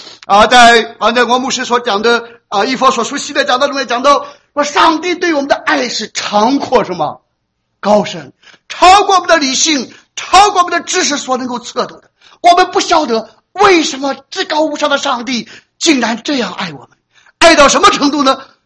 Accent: Shandong, China; accent: Shandong; 我们山东话，人是什么？人就是土人

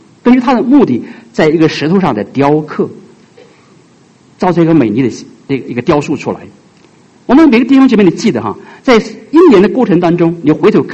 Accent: China; 可是我们中国人说笑里藏刀

